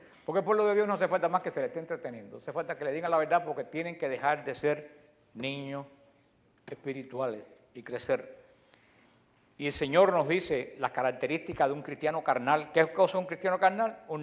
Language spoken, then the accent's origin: Spanish; Cuba; en mi tierra, me imagino que en la de ustedes también, a los caballos, a los burros le ponían unas cosas aquí. Nosotros en Cuba le decíamos orejera